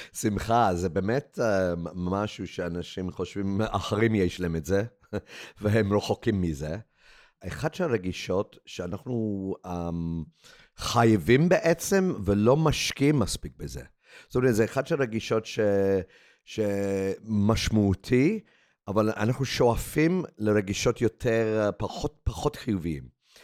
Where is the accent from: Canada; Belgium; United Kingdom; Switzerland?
United Kingdom; England; now in Israel; אני באתי מאנגליה, עליתי לארץ מאנגליה, עם רקע של תיאטרון קהילתי.